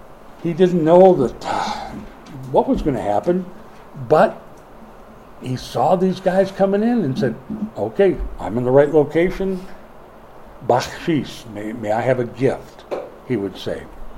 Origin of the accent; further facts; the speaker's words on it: Minnesota, United States; Now, I'm from Minnesota. That's about as good as it gets in the way of a response, you know.